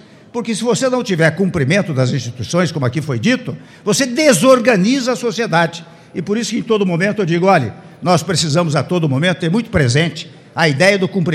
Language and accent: Portuguese; Tietê, São Paulo, Brazil; Até porque a minha origem é uma origem interiorana. Eu sou de uma pequena cidade de São Paulo, chamada Tietê, e vivia numa chácara.